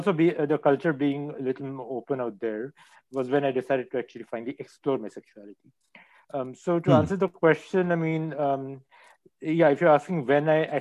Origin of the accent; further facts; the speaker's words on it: Pune, Maharashtra, India; also born or lived in Mumbai; I grew up mostly in Pune and Mumbai. The first 4 years I was in Mumbai, and then I moved to Pune, and then was back in Mumbai starting from the 11th standard and IIT.